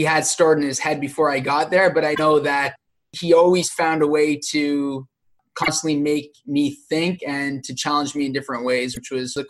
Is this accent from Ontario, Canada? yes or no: yes; Sarnia, Ontario, Canada; I'm from Sarnia, Ontario, so it's about an hour away from Windsor.